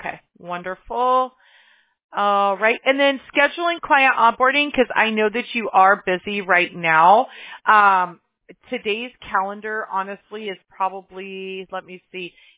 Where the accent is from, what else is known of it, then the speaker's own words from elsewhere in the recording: Apple Valley, California, United States; I'm familiar. I grew up in Apple Valley.